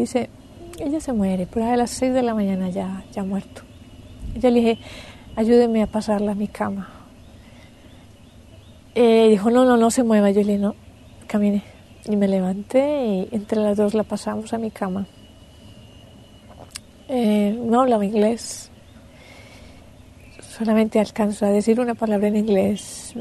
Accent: Colombia; now in Auroville, India; Mi país de origen es Colombia, en Sudamérica, y llevo viviendo en Auroville 10 años.

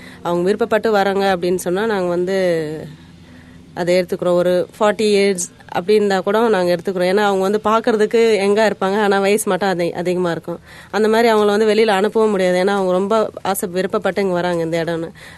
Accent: Auroville, Tamil Nadu, India; நான் 3 மாதம் கை குழந்த. எங்கள் அம்மா ஆரோவில்க்கு வந்தது. நாங்கள் இங்கேயே இருந்தோம். ஆரோமாடலே தங்கி அங்கே வளர்ந்தேன்.

